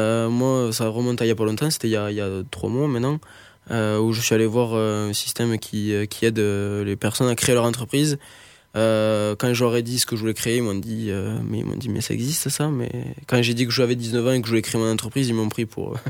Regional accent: Villefranche-de-Rouergue, Occitanie, France; also born or lived in Rodez; Je suis né à Rodez, pour raconter un petit peu, je suis né prématuré, donc à 6 mois. Donc, ma mère a dû me faire naître à Rodez plutôt qu'à Villefranche. Pourtant, je suis toujours de, j'ai toujours été de Villefranche.

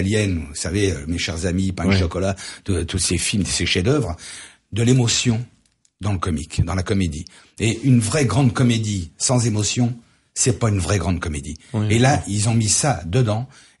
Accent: Marseille, Provence-Alpes-Côte d'Azur, France; Moi, par exemple, je suis de Marseille.

